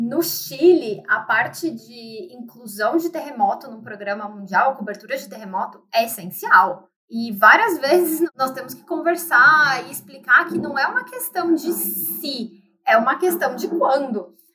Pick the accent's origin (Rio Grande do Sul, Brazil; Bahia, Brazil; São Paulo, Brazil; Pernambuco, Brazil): São Paulo, Brazil; São Bernardo do Campo; moved away as an adult; Gente, eu sou de São Bernardo, a gente recebe o folhetinho da dengue.